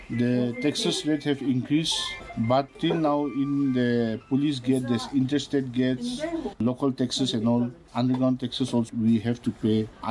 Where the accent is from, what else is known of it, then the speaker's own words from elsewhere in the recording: Kohima, Nagaland, India; we, the entrepreneur in Nagaland, I'm from Kohima